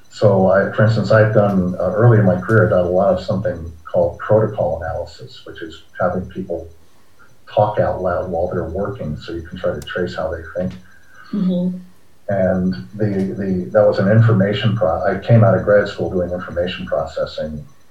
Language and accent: English; Alexandria, Virginia, United States; Probably Virginia, which is my home state. I grew up in Alexandria.